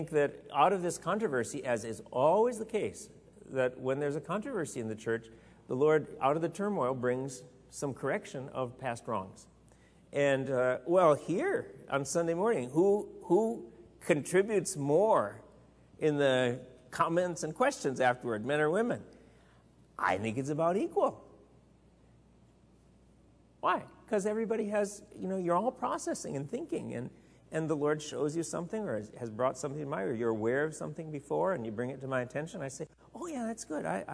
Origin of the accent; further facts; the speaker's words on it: Wisconsin, United States; and I know in the church I was growing up in Wisconsin